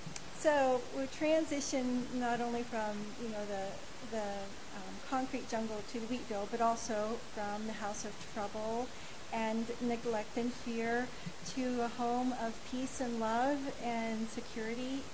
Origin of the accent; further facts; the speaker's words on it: Toronto, Ontario, Canada; also born or lived in Halifax, Nova Scotia; I was born in Halifax, Nova Scotia, and my family lived in the Halifax Harbor area for the first 7 years of my life. And when I was seven, my mom and dad took all of us kids and relocated to Toronto, Ontario.